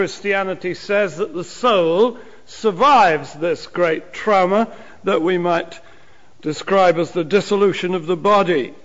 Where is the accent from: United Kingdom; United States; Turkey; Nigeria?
United Kingdom; England; When I was a boy growing up in England, we used to sing songs